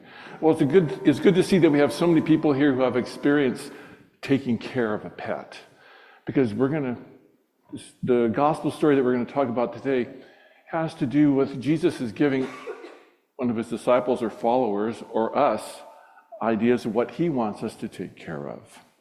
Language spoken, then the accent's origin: English; Hawaii, United States; And it's a native Hawaiian name because I'm from Hawaii originally.